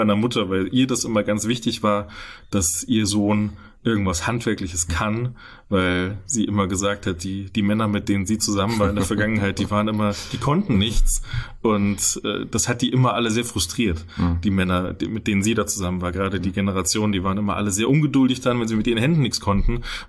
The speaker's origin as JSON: {"language": "German", "town": "Moosburg an der Isar", "region": "Bavaria", "country": "Germany", "tie": "born or raised there", "lives_now": "Fulda, Germany", "said": "Ich bin in Moosburg geboren. Mhm. Moosburg an der Isar, das ist in der Nähe von München."}